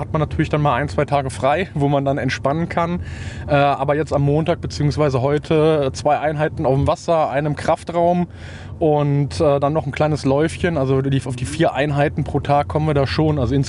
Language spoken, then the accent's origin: German; Rhineland, Germany; bei uns im Rheinland sagen immer, ich bin da im Junggesellenverein mit und die feiern immer sehr gerne.